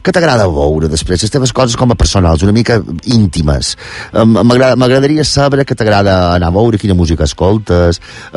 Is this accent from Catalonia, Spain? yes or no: no; Vilafranca de Bonany, Balearic Islands, Spain; jo som de Vilafranca, de Bonany, que és un poble que tenim fama de tenir un dels millors melons que hauràs menjat.